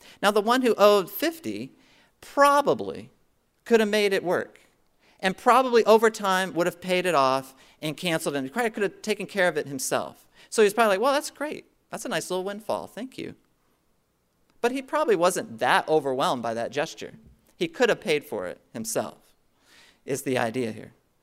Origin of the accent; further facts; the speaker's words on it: Washington, District of Columbia, United States; I grew up in Washington, D.C., or just outside Washington, D.C., and I've been to the Vietnam Veterans Memorial many times down there.